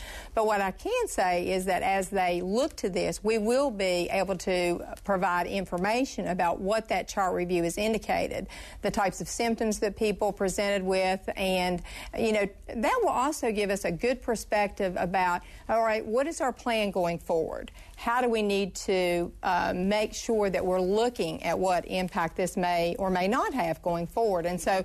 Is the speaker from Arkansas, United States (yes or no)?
no; West Virginia, United States; I'm from West Virginia.